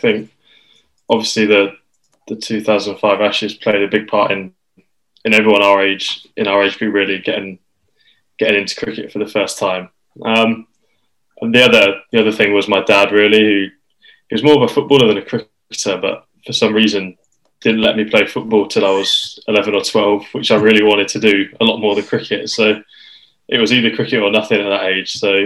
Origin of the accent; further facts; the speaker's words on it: Peterborough, East of England, United Kingdom; Yeah, so I'm from Peterborough, so quite a distance from Worcester, 2.5 hours. Where I lived, really, there wasn't a first-class county nearby